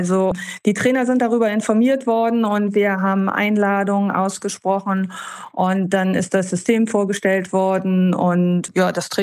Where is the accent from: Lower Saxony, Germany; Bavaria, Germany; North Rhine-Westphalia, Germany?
Lower Saxony, Germany; Ja, und dann war quasi in meinem Heimatbundesland Niedersachsen der Posten als Landestrainerin am Stützpunkt in Hannover frei.